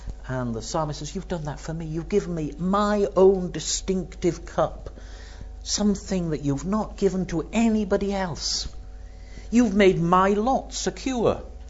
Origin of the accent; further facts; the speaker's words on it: United Kingdom; I'm so glad I'm a Brit.